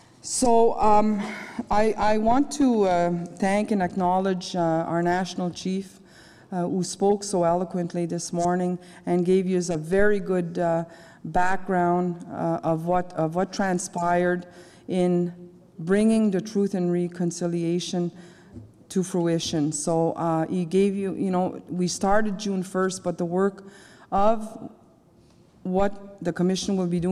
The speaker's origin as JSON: {"language": "English", "town": "Kitigan-Zibi", "region": "Quebec", "country": "Canada", "said": "I'm Anishinaabekwe Algonquin from Kitigan-Zibi, and that's an Algonquin community that's located just 90 miles directly north of Ottawa, but on the Quebec side."}